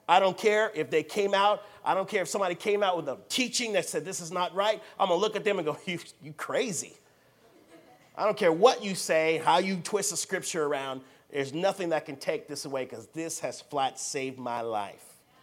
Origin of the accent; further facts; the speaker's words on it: United States; They don't know I'm just an American guy.